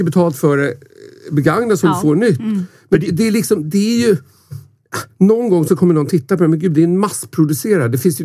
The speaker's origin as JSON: {"language": "Swedish", "country": "Sweden", "said": "Att jag är svensk."}